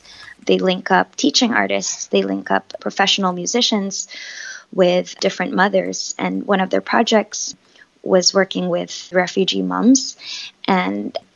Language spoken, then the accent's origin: English; Philippines; now in Boston, United States; I found myself caught in Boston, where I'm not from. I'm from the Philippines.